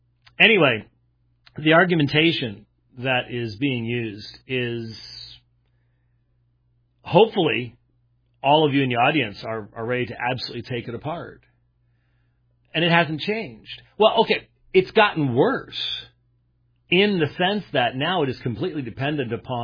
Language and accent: English; Scotland, United Kingdom; look, I'm Scottish. we are realists.